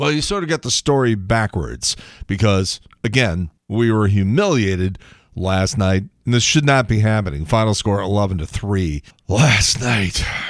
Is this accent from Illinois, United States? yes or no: yes; Chicago, Illinois, United States; My uncle played for the Chicago Cubs, and I was a kid growing up in Chicago.